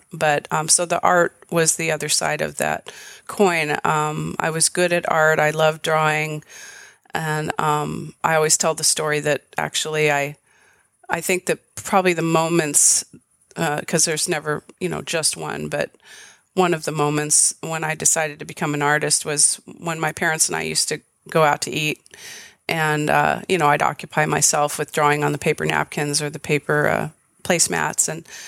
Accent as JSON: {"language": "English", "town": "Long Beach", "region": "California", "country": "United States", "tie": "born or raised there", "said": "Long Beach, California, Southern California."}